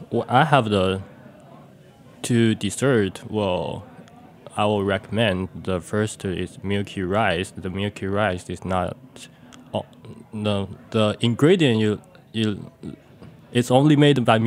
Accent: Kunming, Yunnan, China; born there; English is a second language; In Yunnan, my hometown is, I was born in Kunming, and the city have the non-name is called the Spring City because of the weather and the location. There is a three mountain around the city and one face to the lakes.

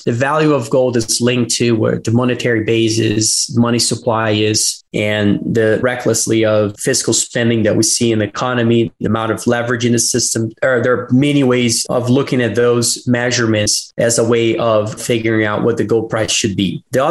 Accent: Brazil; I'm from Brazil

